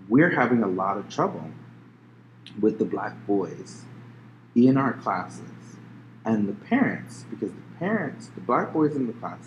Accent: Edmonton, Alberta, Canada; I'm from Edmonton, but my parents are from Trinidad.

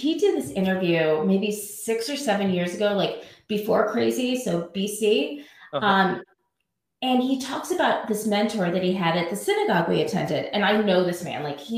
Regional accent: St. Louis, Missouri, United States; I'm from Missouri and I'm from St. Louis. And the joke with us, anybody from St. Louis, is that it's so small.

